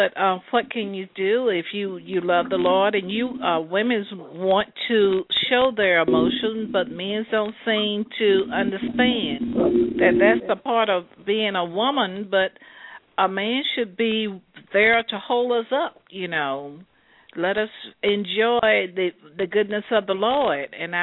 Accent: Portsmouth, Virginia, United States; I'm from Portsmouth, Virginia.

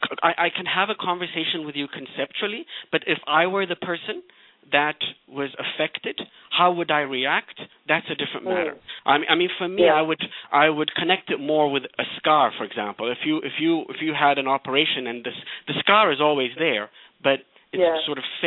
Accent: Ethiopia; when I was growing up in Ethiopia, it never occurred to me there were no role models.

